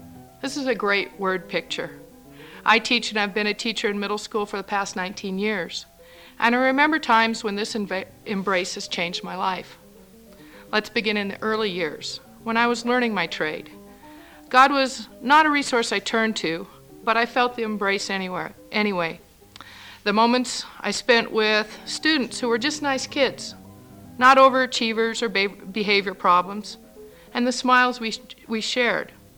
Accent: Portland, Oregon, United States; I'm from Portland, Oregon.

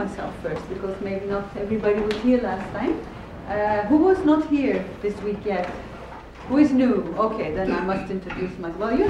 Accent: Netherlands; moved away as an adult; also born or lived in Egypt; now in United States; And I am originally from the Netherlands, never, of course, planned to leave ever, because the Netherlands was quite nice. But then I met my American husband, and hence I came here.

